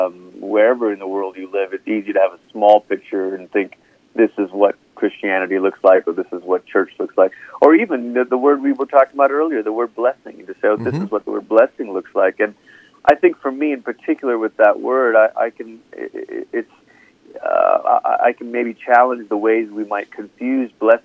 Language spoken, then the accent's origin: English; Malaysia; now in United States; I'm from Malaysia. I was born there. My parents, my dad was born there. My mom was born in Singapore.